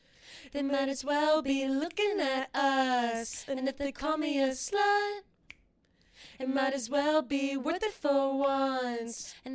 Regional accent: Flemington, New Jersey, United States; shout out Flemington, New Jersey, I don't have that connection with my hometown.

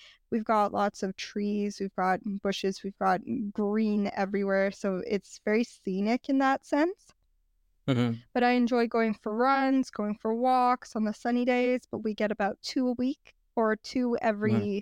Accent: Vancouver, British Columbia, Canada; Yes, that is correct. I'm from Vancouver, Canada. So in BC, British Columbia.

